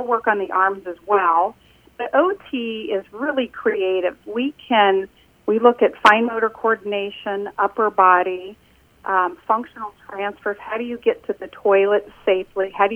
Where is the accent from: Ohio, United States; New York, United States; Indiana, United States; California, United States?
Indiana, United States; Lebanon; also born or lived in West Virginia; And really settled in Lebanon, Indiana, in the fifth grade. So I look at Lebanon as my hometown.